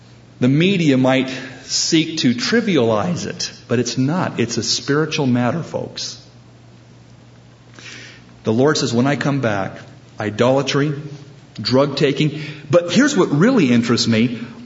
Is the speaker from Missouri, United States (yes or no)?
no; California, United States; Growing up in the Bay Area and cruising down to Santa Cruz all the time